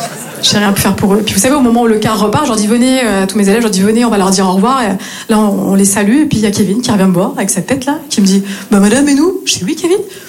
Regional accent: Northeast France, France; now in Marseille, France; Je viens du nord-est de la France et je me suis installée ici à Marseille il y a tout juste 3 ans et demi. Alors je pense que vous l'avez compris, à Nancy j'étais prof d'anglais

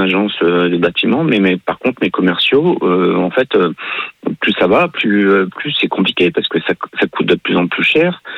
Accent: Palavas-les-Flots, Occitanie, France; Moi, j'ai grandi à Palaval, donc c'est une petite station balnéaire.

